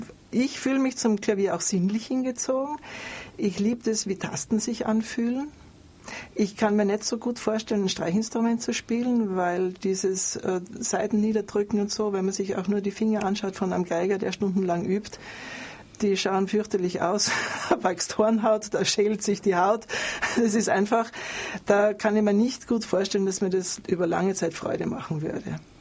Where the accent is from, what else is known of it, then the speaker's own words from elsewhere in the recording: Graz, Styria, Austria; Die Steiermark ist meine Heimat. Ich bin in Graz geboren